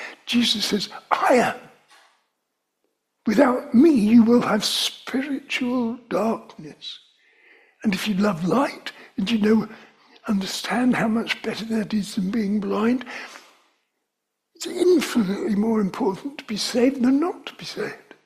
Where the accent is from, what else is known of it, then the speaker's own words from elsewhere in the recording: London, United Kingdom; now in Aldeburgh, United Kingdom; I remember when I first came to Aldborough, I'd never as a Londoner knew such a thing as a torch